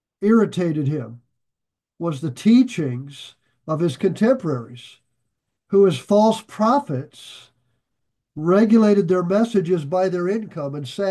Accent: Nebraska, United States; I'm a Cornhusker. I grew up in the Midwest and spent a lot of time around people with agriculture

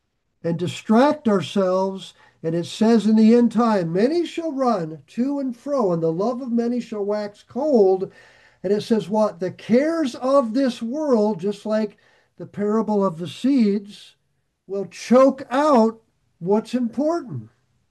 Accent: Nebraska, United States; But when I grew up in Nebraska, we would at times on some of the farms go in the hayloft in the second floor of a barn.

